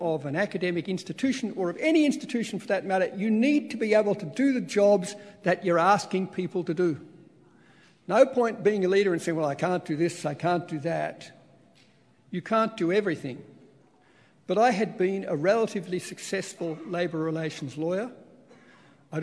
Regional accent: Melbourne, Victoria, Australia; born there; I was born in 1948 in Melbourne, Australia.

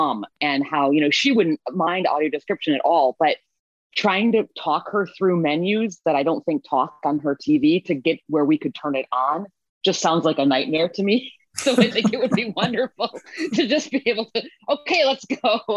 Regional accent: Wisconsin, United States; And I went to my hometown in Wisconsin, and there was no audio description. It's a small town.

